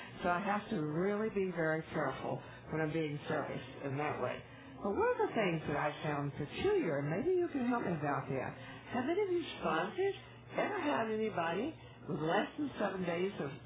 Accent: California, United States; I'm from Southern California.

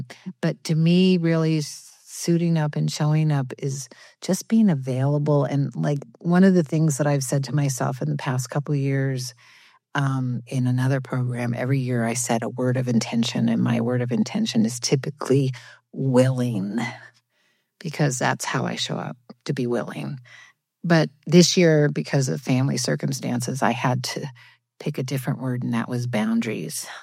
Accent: Thousand Oaks, California, United States; I'm from Thousand Oaks

